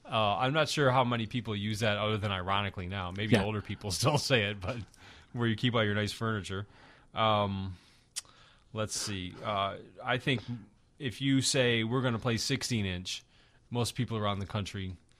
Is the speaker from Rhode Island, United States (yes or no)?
no; Lansing, Michigan, United States; I had another friend from New Jersey who met me and a bunch of my friends from Lansing, and she said, yeah, everyone here in this room talks the same.